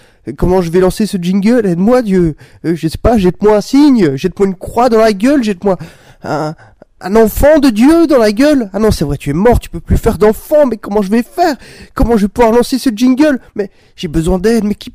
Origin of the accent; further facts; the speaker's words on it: Pontarlier, Bourgogne-Franche-Comté, France; also born or lived in Besançon; je suis né à Besançon, mais j'ai vécu plus de 15 ans à Pontarlier. Donc c'est presque ma ville natale, c'est ma ville de grandissement